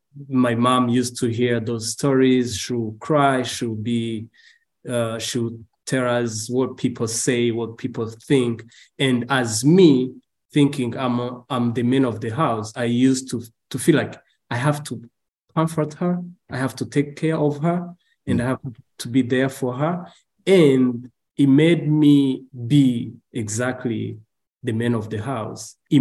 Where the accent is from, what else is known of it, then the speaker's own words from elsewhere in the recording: Rusizi, Western Province, Rwanda; also born or lived in Kigali; now in United States; I was born in the west of Rwanda, in a small city called Rusizi. It's on the border of Rwanda and DRC Congo. I grew up there, and my family, and then we moved in Kigali in 2000.